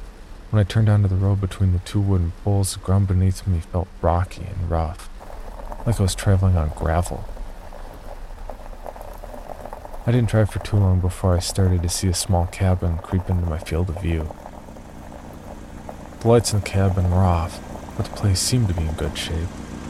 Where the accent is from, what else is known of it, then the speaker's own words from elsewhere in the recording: Oregon, United States; Late in December, I was traveling north from California to my home state of Oregon.